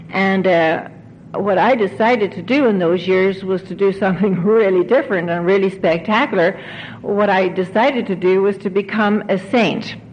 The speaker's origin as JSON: {"language": "English", "country": "Ireland", "said": "You probably have figured out by now that I come from Ireland."}